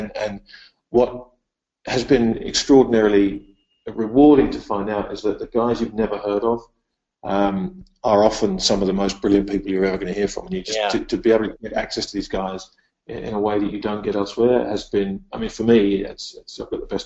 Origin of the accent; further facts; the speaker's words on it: United Kingdom; Look, as a Brit, I think people underestimate the likelihood of a Brexit.